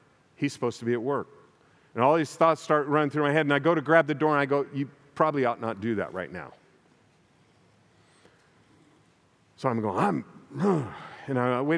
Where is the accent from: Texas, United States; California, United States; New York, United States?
California, United States; I'm from California. But my family's from Oklahoma.